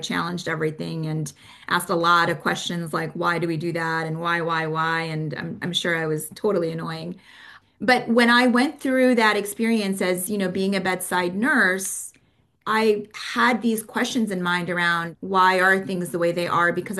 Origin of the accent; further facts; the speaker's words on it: Philadelphia, Pennsylvania, United States; I grew up in Philadelphia. I think of it as a very gritty city, and I rep Philly pretty hard. I grew up in an immigrant household